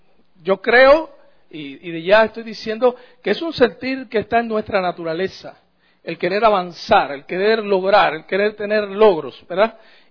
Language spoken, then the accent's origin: Spanish; Cuba; de por sí los cubanos hablamos rápido. Dicen allá en mi tierra, los orientales hablamos cantando.